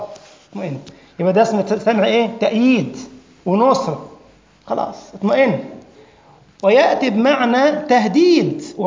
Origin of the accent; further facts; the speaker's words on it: Egypt; وذلك حتى الناس البسطاء عندنا في مصر يقول لك إيه؟ ربنا يسمع منك.